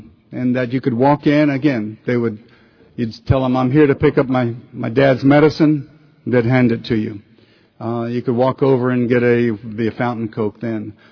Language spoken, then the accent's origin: English; San Antonio, Texas, United States; born there; to come back to my home state. I was born in Texas, San Antonio